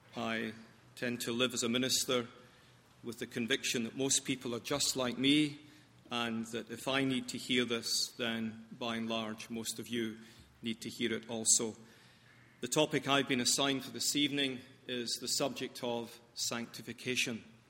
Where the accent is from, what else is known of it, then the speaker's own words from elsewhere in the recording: Glasgow, Scotland, United Kingdom; And being a Glaswegian, that just about was the pits.